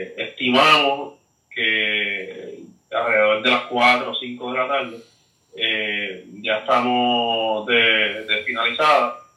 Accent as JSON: {"language": "Spanish", "country": "Puerto Rico", "tie": "born or raised there", "said": "Pues yo me crié aquí en Los Ángeles, que es toda una urbanización que está frente al aeropuerto"}